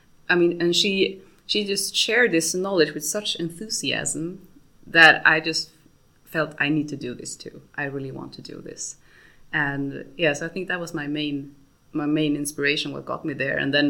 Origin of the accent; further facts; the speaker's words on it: Sweden; English is a second language; moved away as an adult; also born or lived in Germany; Then I'm born and raised in Sweden. And when I finished my high school studies, when I graduated, I went to Germany.